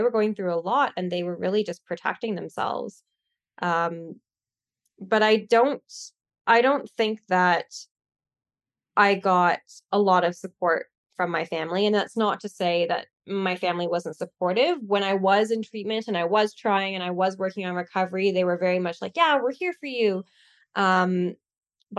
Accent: Canada; I'm from Canada, and I think that everywhere in the world, there's a big gap when it comes to mental health treatment

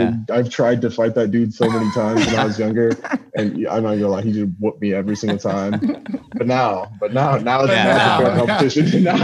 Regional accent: Oklahoma, United States; Cause for me, I'm from Oklahoma, so there's no academy, there's no DA, there's nothing, none of that.

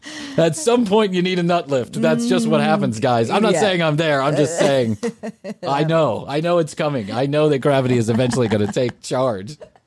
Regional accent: Ireland; I have freckles because I'm Irish.

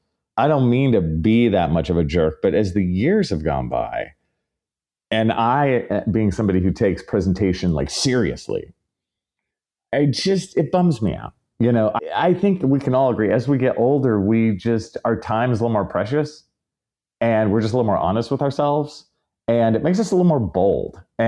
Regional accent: California, United States; But I always have that East Bay vibe towards San Francisco. You know, I'm from the East Bay, dude.

